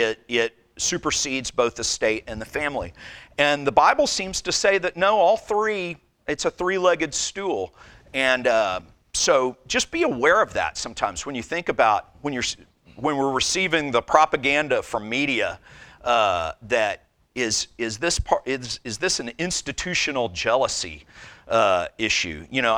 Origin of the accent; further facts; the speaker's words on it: the South, United States; growing up in the Southern, I'd go to church with my granddad, who was a godly man, my hero